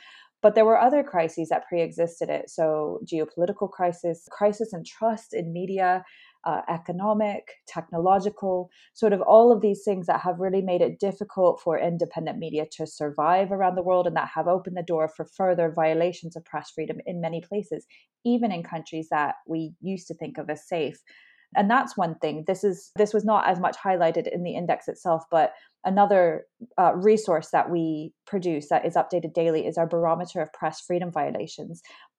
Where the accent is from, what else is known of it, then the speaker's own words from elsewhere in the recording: United States; now in London, United Kingdom; I'm a dual national. I'm originally American and also British now too.